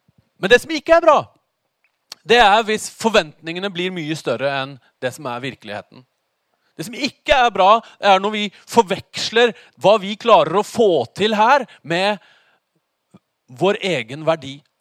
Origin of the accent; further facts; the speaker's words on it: Oslo, Norway; Jeg vokste opp i Oslo.